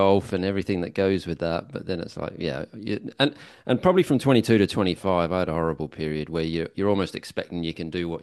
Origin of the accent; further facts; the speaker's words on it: Adelaide, South Australia, Australia; I mean, I'm Adelaide boy.